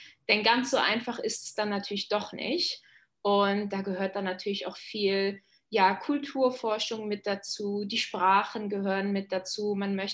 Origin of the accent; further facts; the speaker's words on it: Germany; ich bin ja Deutsche, dementsprechend ja, sind meine Großeltern Christen und ja, Ich bin in einem christlichen Umfeld aufgewachsen